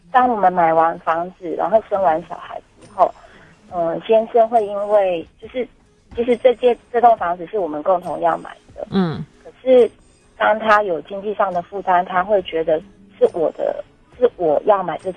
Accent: Taichung, Taiwan; born there; 那我是一个在台中出生的孩子，那我嫁到是一个很乡下濒临海靠的时候在的地方

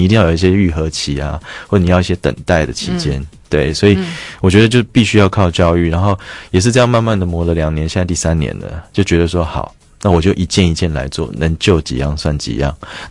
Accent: Penghu County, Taiwan; 而且我是澎湖人

